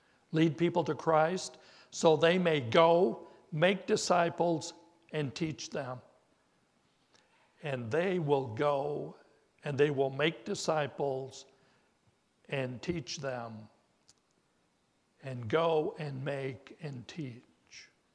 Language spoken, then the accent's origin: English; Rocky Mountains, United States; Certainly I would, growing up in the Rocky Mountains